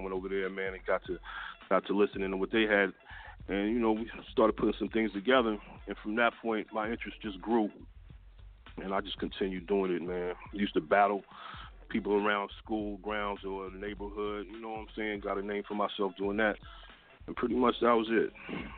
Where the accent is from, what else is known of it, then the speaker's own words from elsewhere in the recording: Los Angeles, California, United States; Nah, that's incorrect. I'm from Los Angeles.